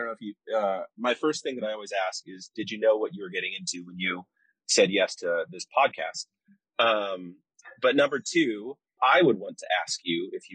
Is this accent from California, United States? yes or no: yes; California, United States; now in Raleigh, United States; Well, I'm going on 2 years, and I came from just south of Santa Barbara, California.